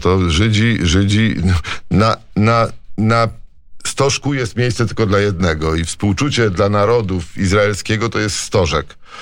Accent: Warsaw, Masovian Voivodeship, Poland; jako że się wychowałem tutaj w Warszawie.

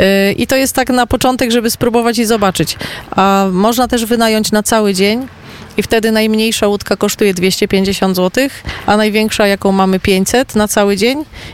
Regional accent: Gliwice, Silesian Voivodeship, Poland; Tak, ja pochodzę z Gliwic

